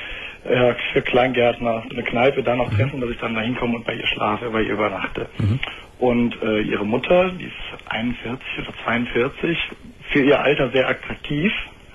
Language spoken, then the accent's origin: German; Düsseldorf, North Rhine-Westphalia, Germany; ich komme aus Düsseldorf und das ist ja eigentlich eine ziemlich Karnevalshochburg.